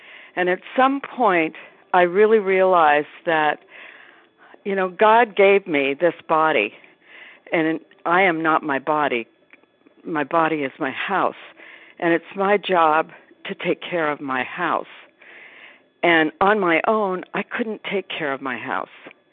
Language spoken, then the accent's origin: English; Arizona, United States; I'm from Arizona, and I'm a recovered compulsive overeater.